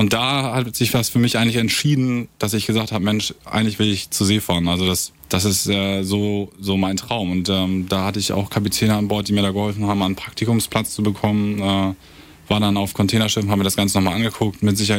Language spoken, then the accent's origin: German; Lower Saxony, Germany; Also ich bin in Leer geboren worden, bin dann aber in Aue ich groß geworden.